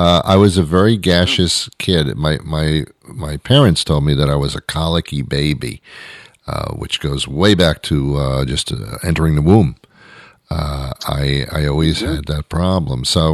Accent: New Jersey, United States; You know, I was brought up in New Jersey.

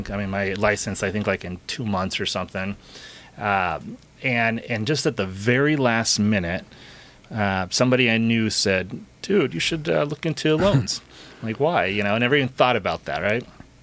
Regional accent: San Clemente, California, United States; So I grew up in San Clemente, great little town and small town.

